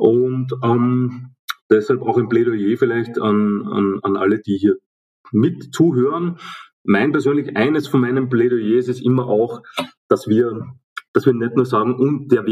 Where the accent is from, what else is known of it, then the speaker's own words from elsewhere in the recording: Austria; Wenn man schaut, dass auch in Deutschland oder aus Österreich, wo ich herkomme